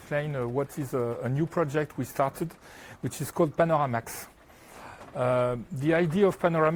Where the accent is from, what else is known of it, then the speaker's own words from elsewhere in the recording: France; accent: French; English is a second language; I'm coming from France, so I have a French accent, sorry.